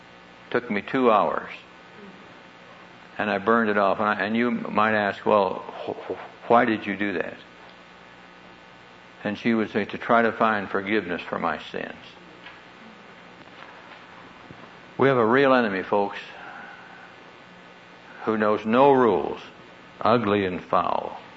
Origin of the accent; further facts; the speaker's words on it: Neola, Iowa, United States; I'm from Neola, Iowa, population 900. And this is all strange.